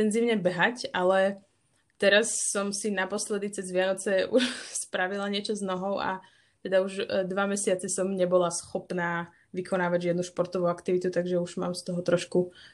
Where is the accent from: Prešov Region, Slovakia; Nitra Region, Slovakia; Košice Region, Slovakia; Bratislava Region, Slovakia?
Bratislava Region, Slovakia; Bratislava; Ono to je vlastne ten argument, že som z Bratislavy a ja som nechcela úplne zostávať na vysokú školu doma.